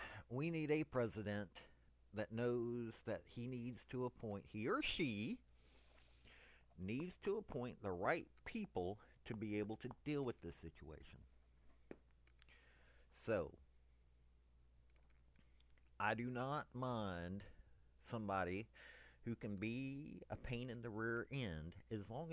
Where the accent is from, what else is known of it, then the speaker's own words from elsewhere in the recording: Tennessee, United States; It's not because he's from Alabama. I'm from Tennessee.